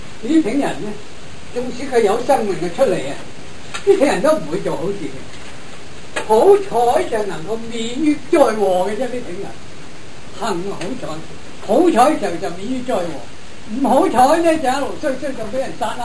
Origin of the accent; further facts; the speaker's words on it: China; 我哋反观下我哋中国人儒家两孔夫子就好讲嘅说话咧比较笼统啲啊